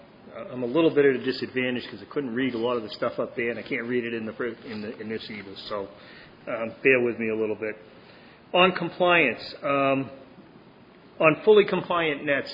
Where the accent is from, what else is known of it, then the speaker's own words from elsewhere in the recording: Seabrook, New Hampshire, United States; I'm from Seabrook Hampton.